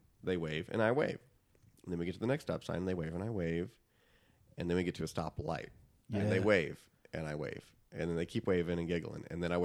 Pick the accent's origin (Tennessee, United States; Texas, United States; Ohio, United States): Tennessee, United States; Nolensville; also born or lived in Nashville / Franklin; I was born in Nashville, Tennessee.